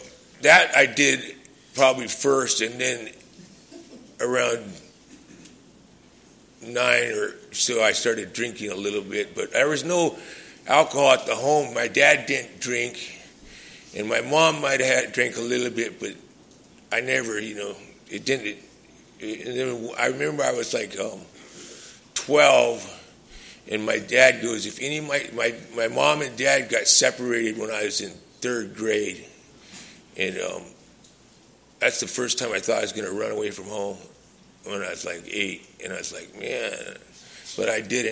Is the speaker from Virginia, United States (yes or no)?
no; Hawaii, United States; for me, growing up in Hawaii, I never felt, I didn't like it that much when I first moved there when I was young because I was a white boy